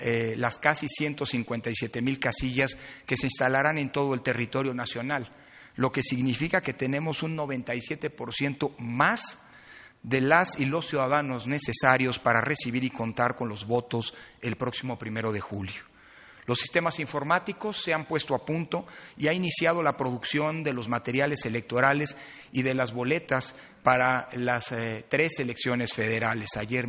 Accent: Mexico; como mexicano, lo digo desde el punto de vista de sus contenidos.

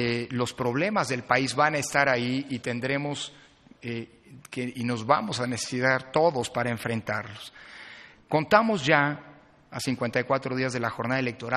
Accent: Mexico; como mexicano, lo digo desde el punto de vista de sus contenidos.

